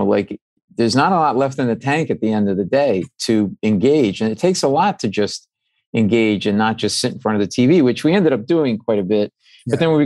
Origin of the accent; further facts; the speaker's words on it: Providence, Rhode Island, United States; And we would go to Red Sox games because we grew up in Providence.